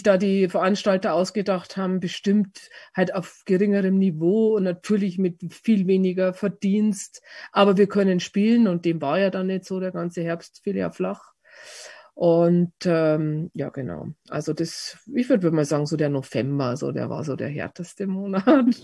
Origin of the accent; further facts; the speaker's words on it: Bavaria, Germany; dann habe ich mich aber dann irgendwann selber am Krawattel, wie man bei uns in Bayern sagt, gepackt